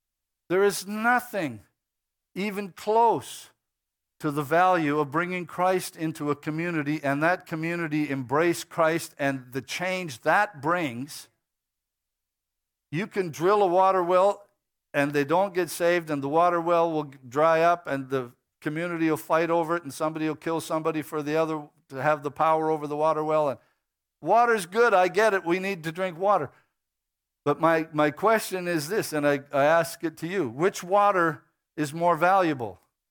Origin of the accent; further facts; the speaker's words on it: Blackfalds, Alberta, Canada; I got saved at the age of 21 in Alberta. I grew up in Black Falls, south of here.